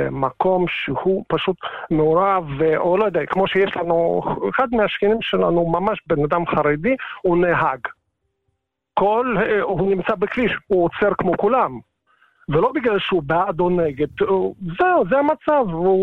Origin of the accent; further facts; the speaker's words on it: Russia; Hebrew is a second language; now in Israel; חוצניק, רוסיה